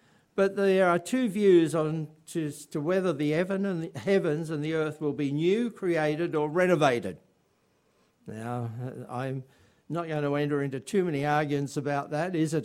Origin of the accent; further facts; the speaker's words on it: England, United Kingdom; born there; I was born in England.